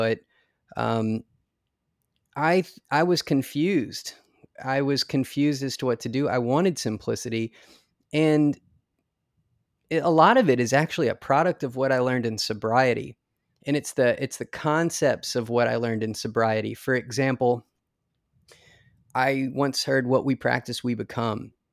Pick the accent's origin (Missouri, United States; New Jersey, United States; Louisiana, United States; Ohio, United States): Louisiana, United States; I'm a guy growing up in Louisiana.